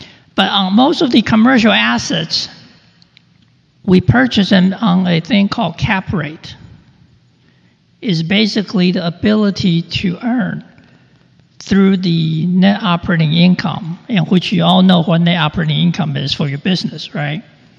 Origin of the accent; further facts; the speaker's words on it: California, United States; We're people from California.